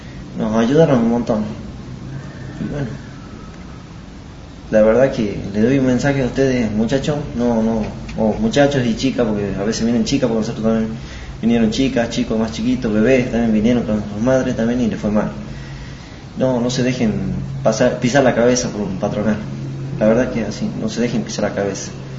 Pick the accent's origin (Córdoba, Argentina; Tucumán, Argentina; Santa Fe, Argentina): Tucumán, Argentina; vengo de la provincia de Tucumán.